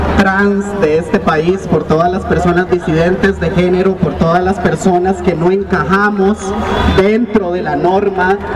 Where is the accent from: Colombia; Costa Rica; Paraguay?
Costa Rica; ante todo somos parte de este país, somos parte de Costa Rica, somos costarricenses